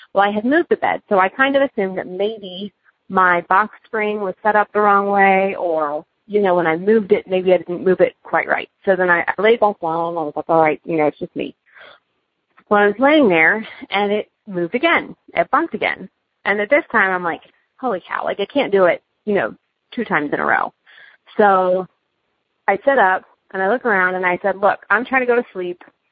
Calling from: Cincinnati, Ohio, United States

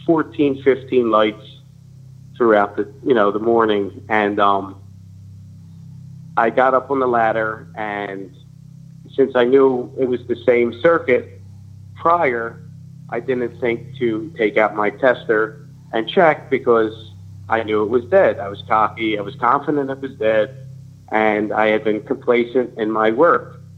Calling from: Philadelphia, Pennsylvania, United States; from sunny South Philadelphia.

